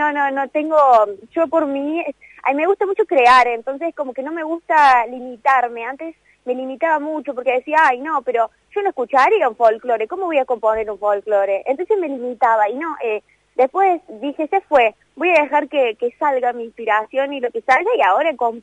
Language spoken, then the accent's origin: Spanish; Argentina